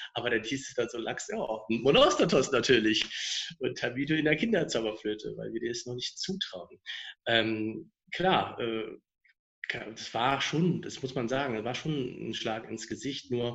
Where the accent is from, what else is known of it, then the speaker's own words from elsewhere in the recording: Germany; Ich bin halt, ja, für mich als Deutscher und gleichzeitig natürlich mit der Hautfarbe auch doch immer ein bisschen dann doch anders.